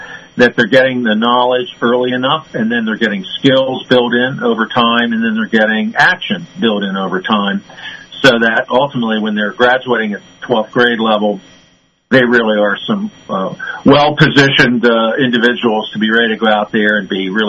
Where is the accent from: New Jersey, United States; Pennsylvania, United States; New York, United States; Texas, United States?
Pennsylvania, United States; Ellwood City; growing up in Elwood City in western Pennsylvania, I can remember my civics teacher.